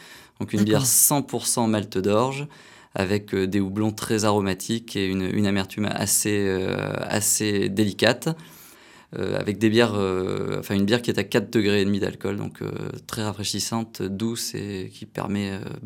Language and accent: French; Nouvelle-Aquitaine, France; Originaire de la Corrèze, exactement.